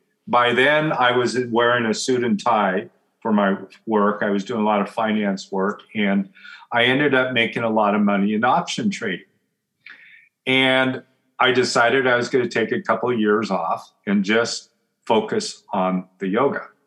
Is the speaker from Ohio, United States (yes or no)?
no; Oregon, United States; When I went to OHSU in Portland, I grew up in Oregon, and in Portland, Oregon Health Sciences University